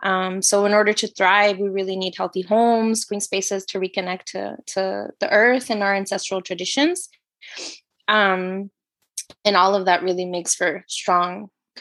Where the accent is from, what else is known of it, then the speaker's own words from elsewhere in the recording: San Francisco, California, United States; born there; also born or lived in Mexico City, Mexico; I was born here in Ohlone Lands, San Francisco. Really, my family's roots are in Mexico City, and kind of my upbringing is a little bit funny to explain, but I was the first person in my family born here.